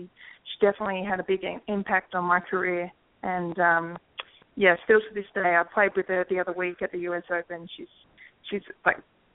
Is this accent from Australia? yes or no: yes; Australia; growing up in Australia, we're actually quite lucky